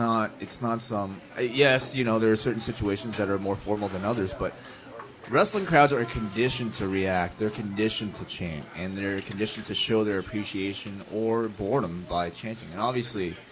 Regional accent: Orange County, California, United States; from Orange County.

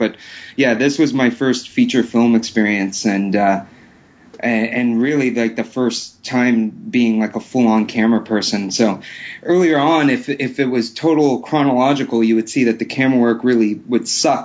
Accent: Nova Scotia, Canada; I get that in Vancouver, and I don't know. I'm from Nova Scotia, so I don't know if it's a West Coast thing

